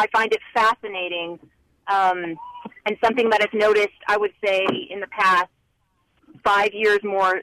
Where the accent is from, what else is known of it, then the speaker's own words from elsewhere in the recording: East Coast, United States; So I actually am a linguist by training, and I'm not from Utah originally. I grew up back east, and so I'm always noticing about how people speak.